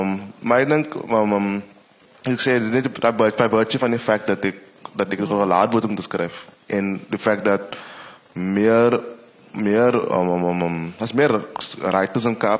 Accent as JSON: {"language": "Afrikaans", "region": "Western Cape", "country": "South Africa", "accent": "Kaaps", "first_language": "Kaaps", "said": "dit is my moedertaal, my kaps, ek is lief vir my kaps"}